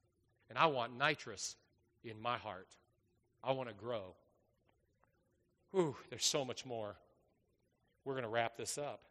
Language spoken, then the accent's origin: English; California, United States; I love orange trees. I grew up in California.